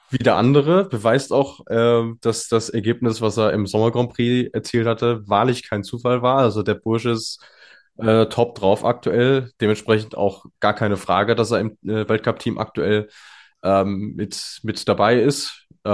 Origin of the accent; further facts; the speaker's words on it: North Rhine-Westphalia, Germany; mit dem Spruch hast du mich als Ostwestfale sowieso.